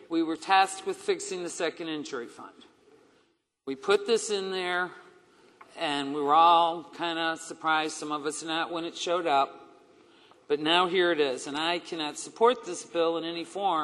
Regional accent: Spanish Lake, Missouri, United States; I grew up in Spanish Lake and moved 3 miles to Bellefonte Neighbors, and there I've sat.

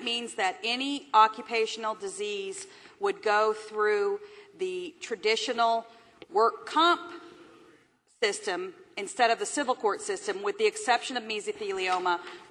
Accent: Branson, Missouri, United States; also born or lived in Kansas City; I was raised in Branson, Missouri, Senator. For real.

